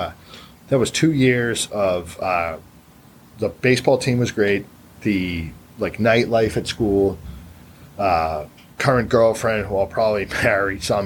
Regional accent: Milton, Massachusetts, United States; Growing up in Milton's, you know, pretty sheltered, right? I grew up in Milton. I went to St. Sebastian's and went to UVM, right?

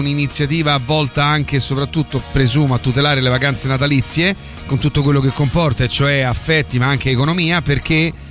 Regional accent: Rome, Lazio, Italy; perché io, che sono romano, ma ho una percentuale di sangue nettunese.

